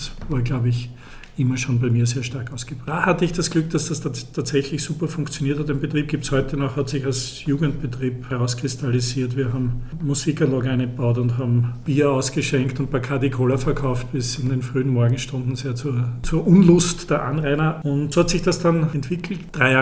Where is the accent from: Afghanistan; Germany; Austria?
Austria; Kirchberg am Wechsel, Lower Austria; now in Vienna, Austria; Die Metropole Kirchberg am Wechsel, ist ein wunderschöner Ort. Im Wechselgebiet, tolle Umwelt